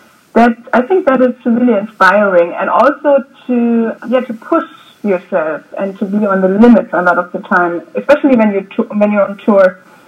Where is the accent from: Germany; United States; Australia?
Germany; there was a jazz workshop at my hometown that was quite popular in Germany.